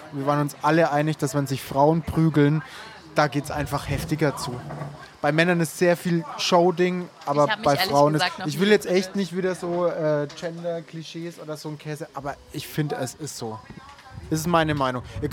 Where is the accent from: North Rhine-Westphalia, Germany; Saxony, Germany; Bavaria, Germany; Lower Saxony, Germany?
Bavaria, Germany; Meine Heimat ist in der Nähe von Bamberg. Und ich komme aus einem richtig kleinen Kaff, so viel dazu. Das ist dem einzigen kleinen Kaff in der Umgebung, das eine riesengroße Disco hat.